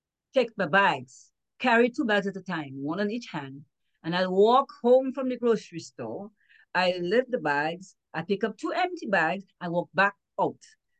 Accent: Dominica; moved away as an adult; You know, Dominica. And I grew up there. I left Dominica. I was 23 already. But most of my my whole upbringing is in was from Dominica.

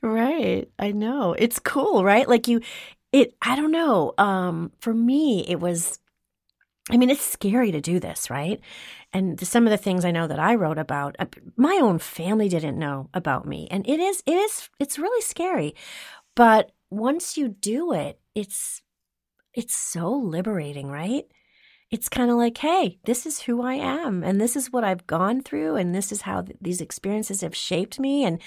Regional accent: Wisconsin, United States; Oh, that's my home state.

